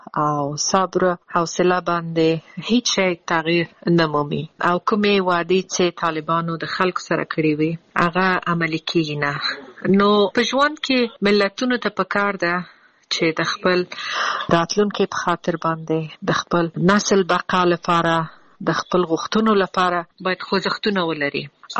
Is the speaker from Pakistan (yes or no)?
no; Afghanistan; او دا چې زه د افغانستان باندې یم زه ورځې شمیرم چې زه بیرته کله خپل ملک ته ځم